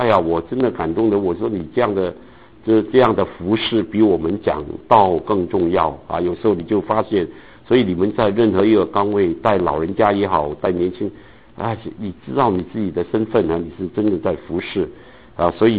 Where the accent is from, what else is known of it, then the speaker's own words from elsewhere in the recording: Guangdong, China; 我们广东人喝汤是要热喝的